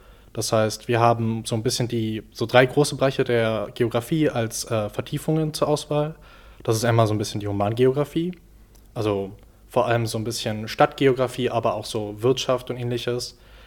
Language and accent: German; Berlin, Germany; now in Greifswald, Germany; Ich komme aus Berlin